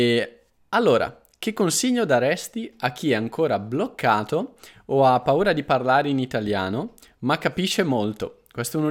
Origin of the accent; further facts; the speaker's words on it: Brescia, Lombardy, Italy; born there; io sono nato a Brescia, quindi lontano dal mare